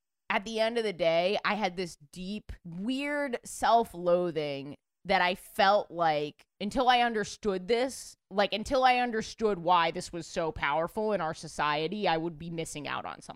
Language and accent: English; New York, United States; because I'm born and raised in New York, I don't count the times that I was flashed.